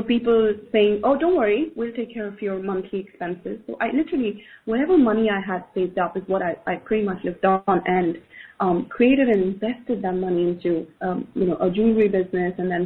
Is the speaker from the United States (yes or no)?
no; India; as an Indian woman